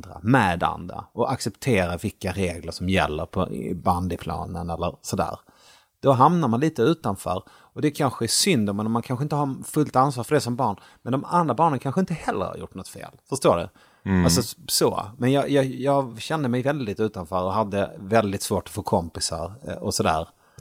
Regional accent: Malmö, Skåne, Sweden; moved away as an adult; also born or lived in Sunne; Och så växte jag upp i Malmö. När jag var 20 så träffade jag mitt ex och så flyttade vi till Värmland där hon kom ifrån

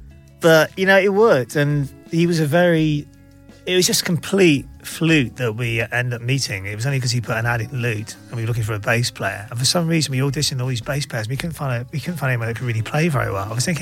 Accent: Chepstow, Wales, United Kingdom; also born or lived in Newport; I mean, I grew up just outside Chepstow, but I was born in Newport. So I didn't spend masses of time in Newport

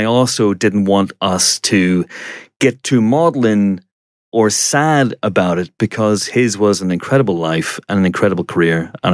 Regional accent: Northern Ireland, United Kingdom; because I'm Northern Irish

